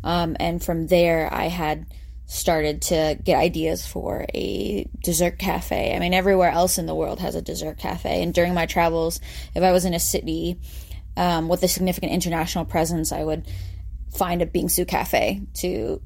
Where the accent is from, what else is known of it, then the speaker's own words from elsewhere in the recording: St. Louis, Missouri, United States; also born or lived in China; So I was born and raised here in St. Louis. I went to Ladue High School. And after graduating from college, I went to live abroad in China.